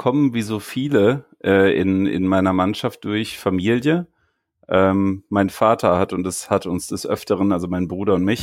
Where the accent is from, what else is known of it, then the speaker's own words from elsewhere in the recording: Wuppertal, North Rhine-Westphalia, Germany; born there; weil ich gebürtiger Wuppertaler bin